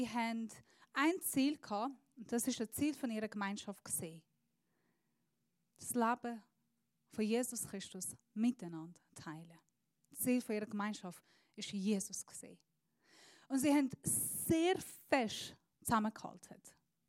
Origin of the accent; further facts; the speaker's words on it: Switzerland; bei uns in der Schweiz ist es mega schön